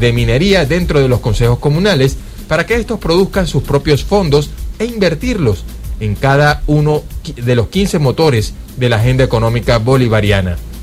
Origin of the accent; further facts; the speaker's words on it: Venezuela; las cosas bonitas que somos como pueblo venezolano